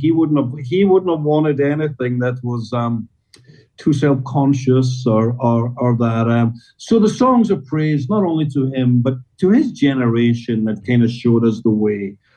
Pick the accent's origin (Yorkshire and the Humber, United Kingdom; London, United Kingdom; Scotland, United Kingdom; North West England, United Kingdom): Scotland, United Kingdom; Then we remember we're Scottish.